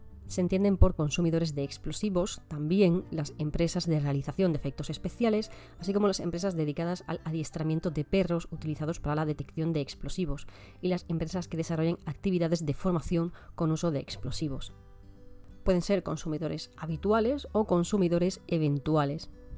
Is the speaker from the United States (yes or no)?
no; Cádiz, Andalusia, Spain; Yo soy de Cádiz y yo no creo que en 24 horas me contesten